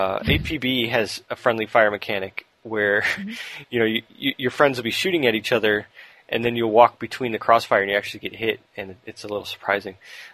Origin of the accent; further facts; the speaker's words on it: United States; is I'm American